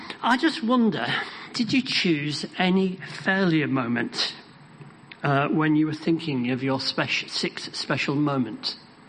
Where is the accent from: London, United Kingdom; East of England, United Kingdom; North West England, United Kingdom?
North West England, United Kingdom; Burnley; Rose Grove on the west side of my hometown, Burnley.